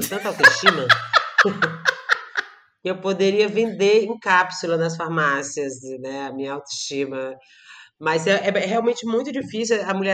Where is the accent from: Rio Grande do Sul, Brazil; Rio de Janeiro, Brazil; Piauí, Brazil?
Piauí, Brazil; Eu sou do Piauí.